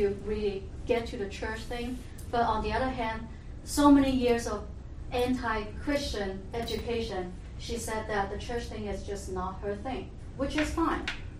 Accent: China; So I came from China, and that's a totally godless environment, you know, pretty much after the Cultural Revolution.

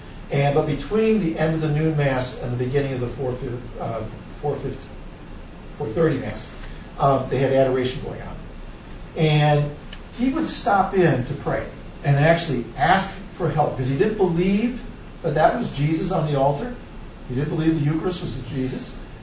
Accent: Milwaukee, Wisconsin, United States; And I'm from Milwaukee. That's where eventually I met him.

